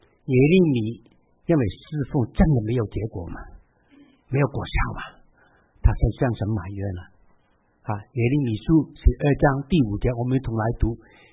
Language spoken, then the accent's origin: Chinese; Hong Kong; 我本来是香港人，在粤语教会里面服侍的